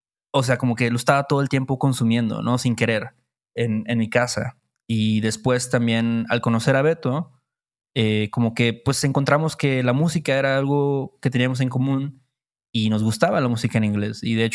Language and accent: Spanish; Veracruz, Mexico; nosotros, que somos de Veracruz, ¿no?